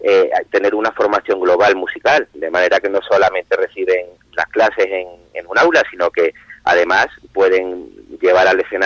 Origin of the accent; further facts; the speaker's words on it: Seville, Andalusia, Spain; Soy sevillano, pero mi madre era de Ampuero